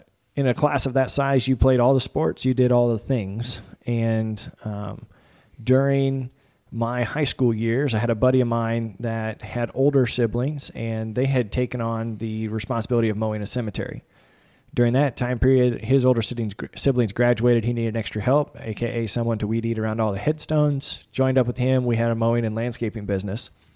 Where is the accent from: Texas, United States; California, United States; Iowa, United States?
Iowa, United States; All right, about me. Yes, Northwest Iowa, Cherokee County. So if you're looking at the counties, it's 2 over and 3 down. Grew up there on a farrow to finish hog farm with corn and soybeans as the row crops.